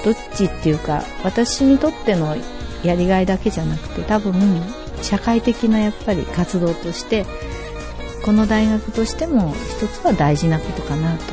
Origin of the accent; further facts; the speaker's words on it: Tokyo, Japan; born there; now in Toyohashi, Japan; 私東京生まれなんですけど、